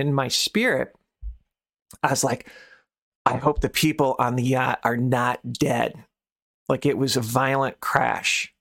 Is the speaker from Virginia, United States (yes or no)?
no; Michigan, United States; So I grew up in Michigan, and if you went to Lake Michigan, you would see boats and sailboats docked by the beach.